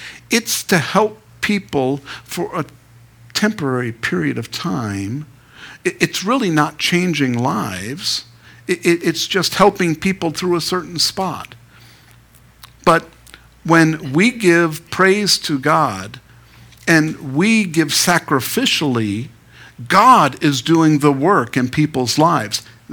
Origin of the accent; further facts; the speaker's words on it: Queens, New York, United States; I'm from Queens, New York. Okay, I was born in Long Island Jewish Hospital in New York.